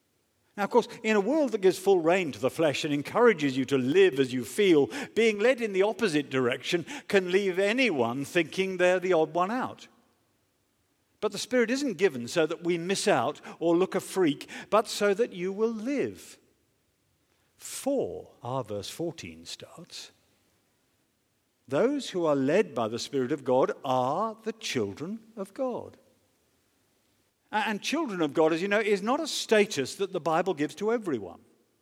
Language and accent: English; United Kingdom; Yeah, then, well, I'm a Brit.